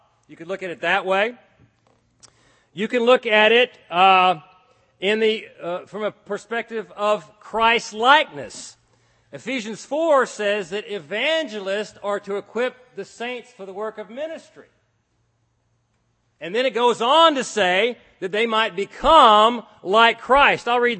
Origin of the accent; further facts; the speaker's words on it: Texas, United States; I'm from Texas. I would never exaggerate.